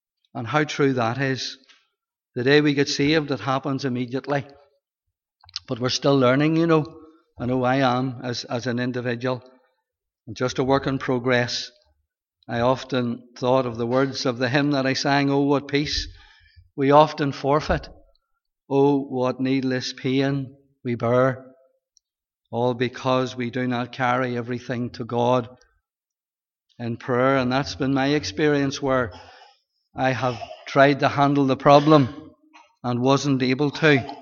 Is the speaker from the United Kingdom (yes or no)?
yes; Portadown, Northern Ireland, United Kingdom; Lived out the Moy Road, out of Portadown. Moved in into Corcoran Housing Estate and attended the Hart Memorial and Clowness Schools. I was one of three boys